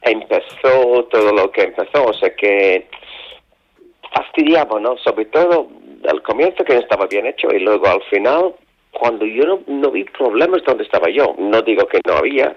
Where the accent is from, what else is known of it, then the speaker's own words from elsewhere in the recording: England, United Kingdom; Spanish is a second language; porque soy inglés y llevo una chaqueta verde.